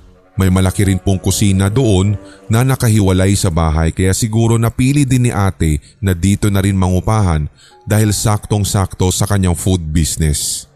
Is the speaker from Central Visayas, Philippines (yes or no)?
yes; Central Visayas, Philippines; Ako po ay tubong Cebu.